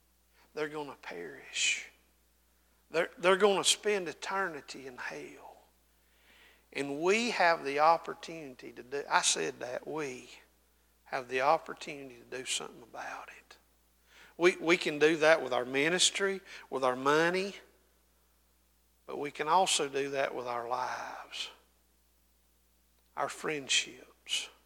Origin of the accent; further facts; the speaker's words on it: Blairsville, Georgia, United States; I'm from Blairsville, Georgia. I grew up in a town, they weren't a black person in our town, okay?